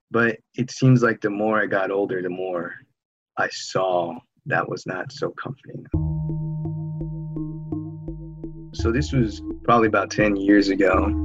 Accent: San Jose, California, United States; I'm from San Jose, California.

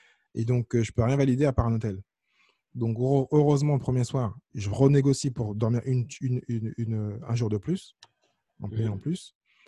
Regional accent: France; mais je reste quand même le français. Mon accent est toujours aussi basique. Même si je comprends bien, je parle bien.

